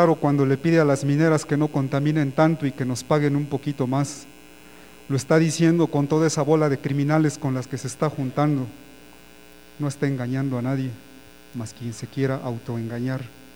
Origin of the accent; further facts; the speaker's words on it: Puebla, Mexico; de la Mixteca Poblana.